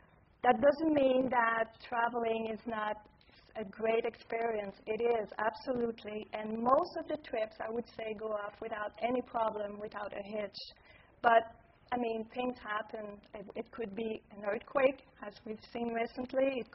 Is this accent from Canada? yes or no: yes; Montreal, Quebec, Canada; It's a pleasure to be here in Montreal, in my hometown, with you and here at McGill.